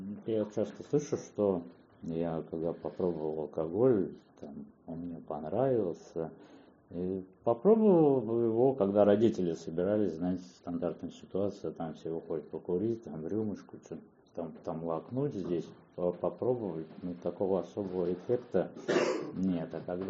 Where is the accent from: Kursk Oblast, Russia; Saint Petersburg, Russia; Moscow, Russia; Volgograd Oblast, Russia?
Saint Petersburg, Russia; born there; я родился в Питере